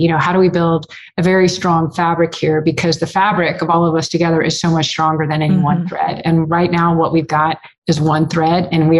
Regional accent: Houston, Texas, United States; I grew up in Houston, just like a regular kid.

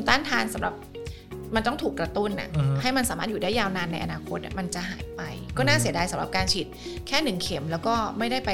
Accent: Bangkok, Thailand; เราเป็นคนกรุงเทพนะคะ

